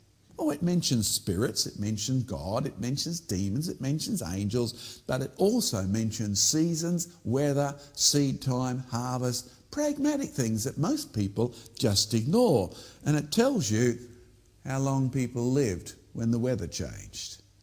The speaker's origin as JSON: {"language": "English", "country": "Australia", "said": "I could do with a bit more global warming today, to be honest, up here being an Aussie."}